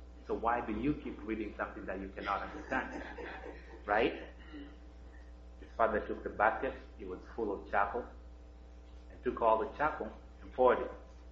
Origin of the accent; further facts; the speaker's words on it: Kenya; born there; So, I come from Africa, and I was born in a country called Kenya